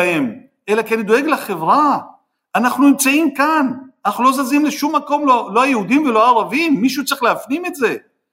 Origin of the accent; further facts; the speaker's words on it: Jaffa, Tel Aviv District, Israel; born there; אני נולדתי ביפו, והשכנים שלנו, היהודים